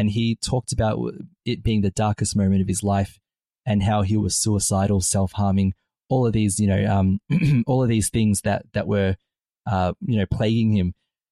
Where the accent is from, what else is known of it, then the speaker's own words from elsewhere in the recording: Malta; This was growing up in Malta, you know, plug for the country that where Caroline and I and our family come from.